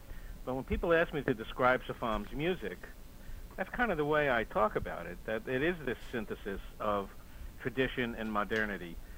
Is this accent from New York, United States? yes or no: no; New Jersey, United States; now in Boston, United States; Yeah, I grew up in New Jersey, but settled here when I came up to law school and stayed.